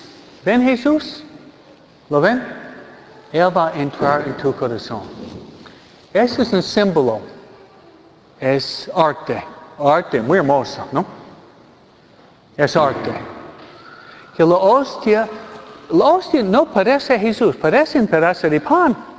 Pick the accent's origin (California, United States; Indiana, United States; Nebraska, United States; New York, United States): New York, United States; tengo más de 60 años. ¿Okay? Una vez. Porque yo vengo de New York.